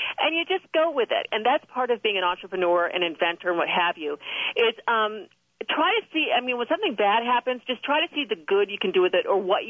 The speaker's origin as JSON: {"language": "English", "town": "Buffalo", "region": "New York", "country": "United States", "said": "And from Boston, I'm from Buffalo, so we're sort of the same northeastern area."}